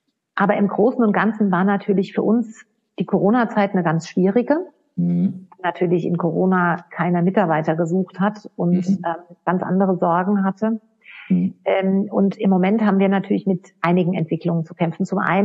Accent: Hesse, Germany; aber wenn du dann halt irgendwo in einem kleinen Ort in Hessen bist, ich komme selbst aus dem Odenwald.

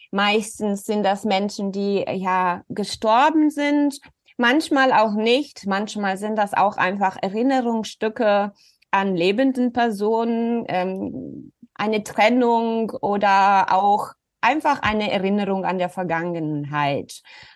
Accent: Rome, Lazio, Italy; German is a second language; moved away as an adult; now in Bremen, Germany; ich bin gebürtige Italienerin. Also ich bin in Rom geboren und aufgewachsen und bin erst vor 16 Jahren der Liebe wegen nach Deutschland gekommen und bin quasi von der Metropole Rom nach einem kleinen Dorf Bremen-Nord-Fegesack gezogen

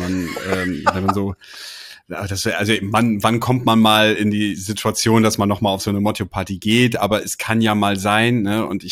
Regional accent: Northern Germany, Germany; now in Cologne, Germany; weil ich bin ja eigentlich nicht in NRW geboren oder auch in Köln geboren, sondern also aufgewachsen bin ich ja in Norddeutschland.

